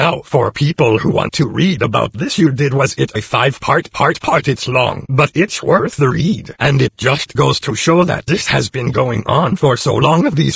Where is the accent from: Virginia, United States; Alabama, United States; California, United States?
California, United States; Los Angeles; born or raised there